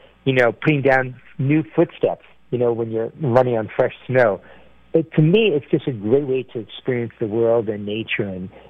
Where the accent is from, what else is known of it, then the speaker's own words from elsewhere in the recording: Washington, District of Columbia, United States; the Marine Corps Marathon here in my hometown of D.C.